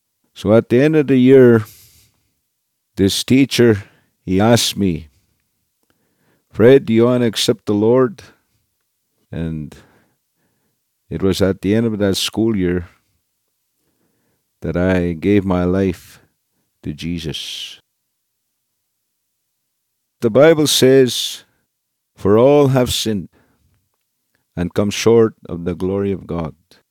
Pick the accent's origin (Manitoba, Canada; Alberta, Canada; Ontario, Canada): Manitoba, Canada; Swan River; I come from Swan River, Manitoba. And I'm a Cree.